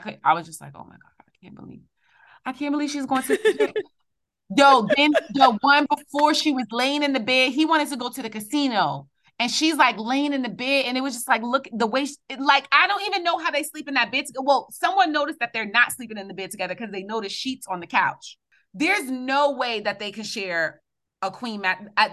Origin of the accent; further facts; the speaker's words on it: New York, United States; especially with the New York couples, like because I'm from New York